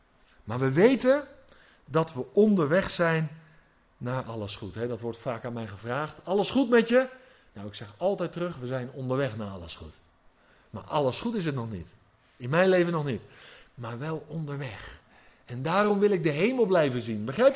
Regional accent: South Holland, Netherlands; en ik kom uit de regio van Den Haag

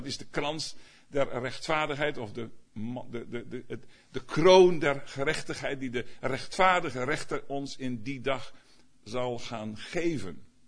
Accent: Groningen, Netherlands; Bij ons in Groningen was een schrijnend voorval dat mensen eieren aten.

